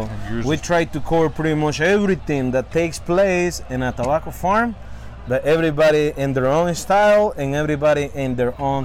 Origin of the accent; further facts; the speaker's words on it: Estelí, Nicaragua; enjoying the cigars that we made back in my hometown, which is Esteli, Nicaragua.